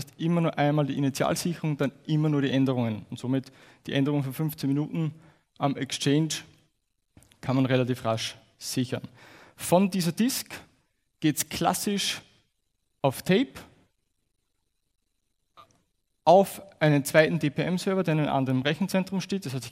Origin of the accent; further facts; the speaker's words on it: Austria; Es wird dem einen oder anderen aufgefallen sein, aufgrund meines Dialektes. Ich komme aus Österreich. Ich werde mich bemühen, heute mein schönstes Hochdeutsch zu sprechen, damit mich auch jeder versteht. Wenn ich im Redeschwall bin, könnte es passieren, dass der Dialekt durchkommt.